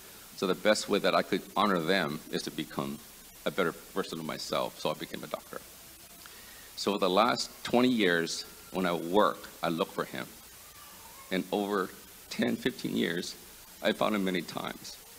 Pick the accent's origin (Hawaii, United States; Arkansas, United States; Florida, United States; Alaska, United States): Hawaii, United States; moved away as an adult; now in Virginia, United States; My wife and I are from Hawaii. We moved from Hawaii to Virginia in pursuit of, you know, my medical degree.